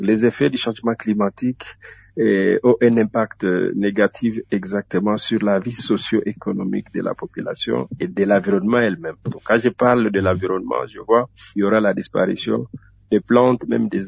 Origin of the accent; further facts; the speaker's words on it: DR Congo; nous sommes chez nous en République démocratique du Congo.